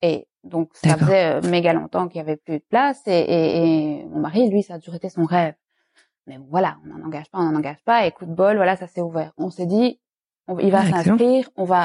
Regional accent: Liège, Wallonia, Belgium; Je suis francophone de Belgique, je ne suis pas française, de Liège, plus exactement. Je suis mariée avec un Belge néerlandophone que j'ai rencontré parce que j'ai travaillé presque 10 ans à Bruxelles.

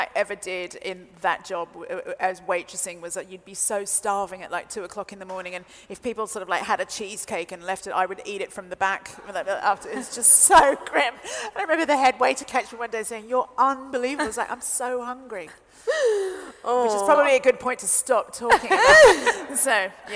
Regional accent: Sydney, New South Wales, Australia; and I did this at my hometown of Sydney

